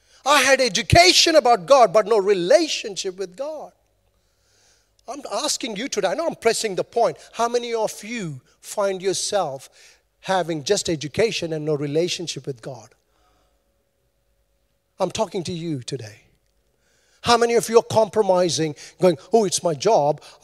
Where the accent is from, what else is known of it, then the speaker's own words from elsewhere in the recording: New Zealand; Because I'm Kiwi, you have to say please and thank you after every sentence.